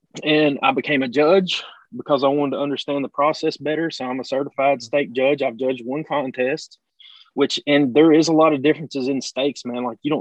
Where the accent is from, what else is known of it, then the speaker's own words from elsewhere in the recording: Galax, Virginia, United States; we went to Galax, and Galax is kind of my hometown, man, and I really wanted to hit up there, man.